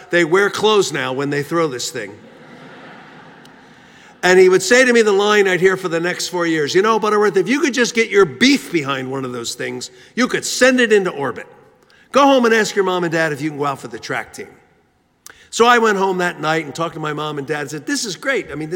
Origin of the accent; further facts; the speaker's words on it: Philadelphia, Pennsylvania, United States; Where I grew up in Philadelphia, all the peers seemed to be very drawn to athletics